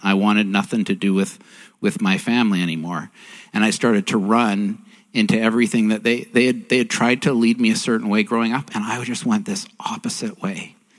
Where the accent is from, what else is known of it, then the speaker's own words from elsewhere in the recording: White Rock, British Columbia, Canada; But I grew up here in White Rock, or South Surrey, whatever.